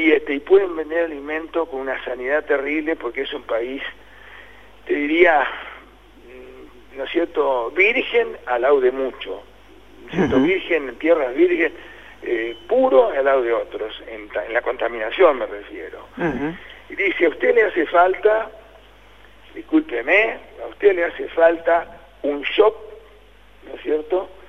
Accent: Argentina; soy argentino hasta los huesos. Llevo la marca argentina, etcétera, etcétera, hasta los huesos.

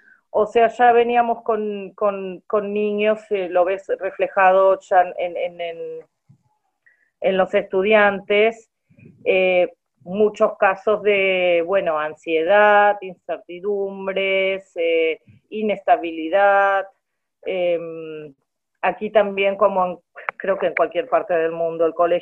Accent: Buenos Aires, Argentina; moved away as an adult; now in London, United Kingdom; yo estoy en Londres, que es el único lugar en el Reino Unido donde realmente he vivido desde hace ya 20 años, 21 años. Soy de la zona sur del Gran Buenos Aires, de Lavallol.

